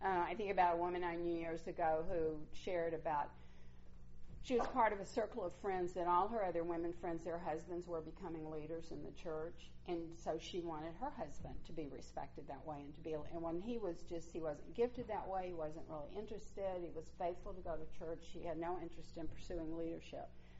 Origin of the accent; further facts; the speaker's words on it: Mississippi, United States; now in Los Angeles, United States; I grew up in Mississippi. Some of you told me you hear that in my voice still. Although at least you can understand what I'm saying now. That wasn't true the first summer I was in L.A.